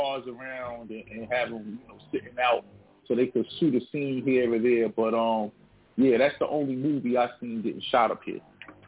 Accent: Jersey City, New Jersey, United States; now in Harlem, United States; Yeah, I grew up in Jersey City, New Jersey. I moved to Harlem 20 years ago.

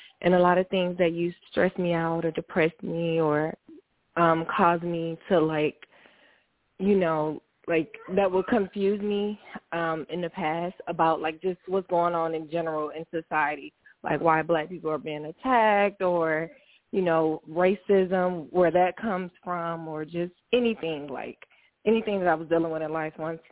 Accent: Atlanta, Georgia, United States; I'm from Atlanta.

